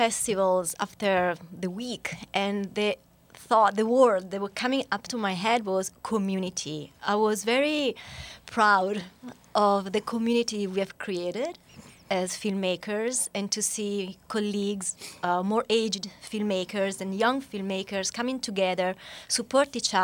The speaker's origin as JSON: {"language": "English", "country": "Italy", "second_language": "English", "moved": "as an adult", "lives_now": "United States", "said": "So I'm from Italy, although I have no accent at all from the country of Italy."}